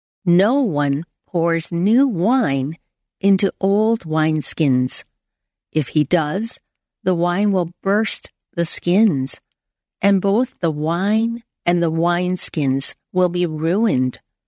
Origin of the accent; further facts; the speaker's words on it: United States; Well, I'm Chinese American, and one of the teas that I really love in Cantonese is called bo lei.